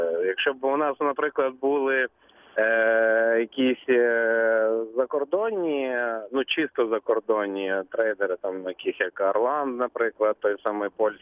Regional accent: Kyiv, Ukraine; я з Києва.

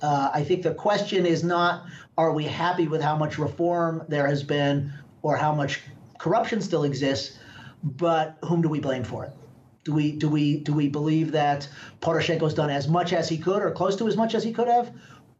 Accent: United States; I'm an American.

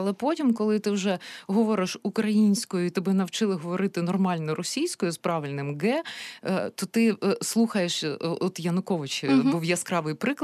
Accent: Donbas, Ukraine; accent: Donbas; Тут саме час згадати мій рідний Донбас, тому що я дуже довго позбавлялася від отого донбаського «г».

